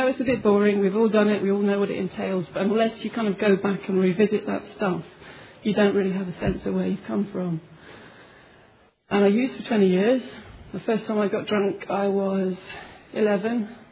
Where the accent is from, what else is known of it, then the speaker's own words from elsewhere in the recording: United Kingdom; I come from Britain, I come from a very small part of the fellowship in northeast England